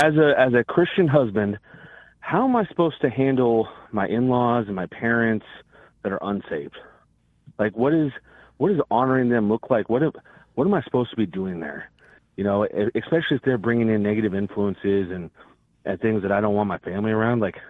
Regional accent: Alaska, United States; now in Dallas, United States; I'm from Alaska, but I live in Dallas.

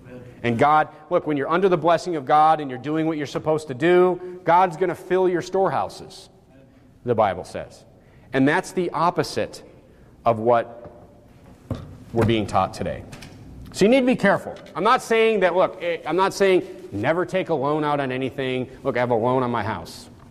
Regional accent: United States; growing up in the United States

